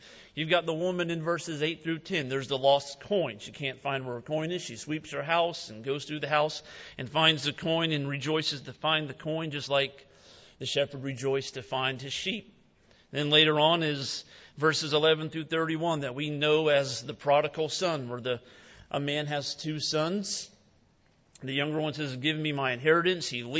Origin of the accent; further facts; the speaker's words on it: United States; I think it is way too easy sometimes as an American to just accumulate stuff.